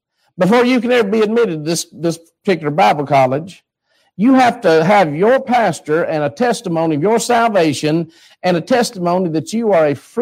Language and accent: English; United States; Being an American, I would stay in the American embassy or the base till they come and got me.